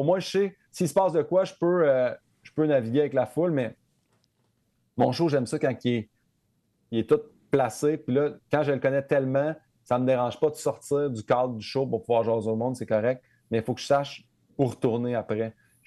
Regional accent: Saint-Hyacinthe, Quebec, Canada; je viens de Saint-Hyacinthe.

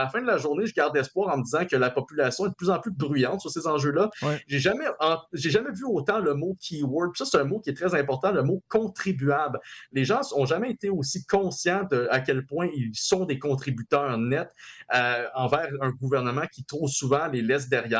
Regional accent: Quebec, Canada; en tant que Canadiens, puis surtout en tant que Québécois

